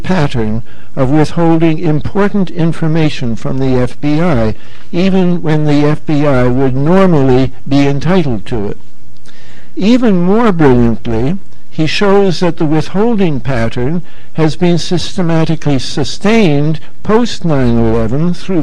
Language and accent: English; Canada; as a Canadian, I'm really proud that these things take place in Canada